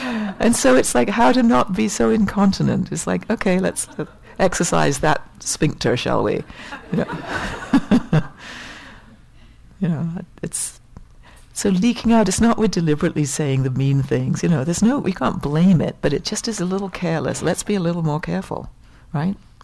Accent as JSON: {"language": "English", "region": "England", "country": "United Kingdom", "said": "for us, and I'm English, you know"}